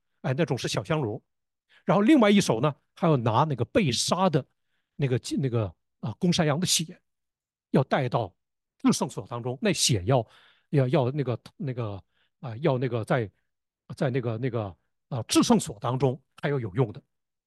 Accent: Northeast China, China; 我们东北人说，就是从那个幔子底下钻过去。东北人说“咕咕拥拥的”

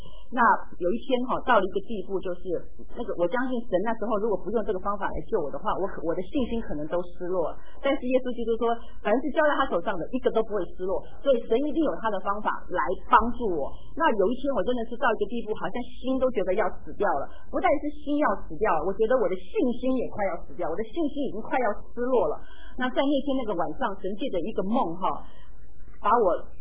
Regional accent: Taiwan; 那上课的时候我们从台湾来的话就是一张长桌子

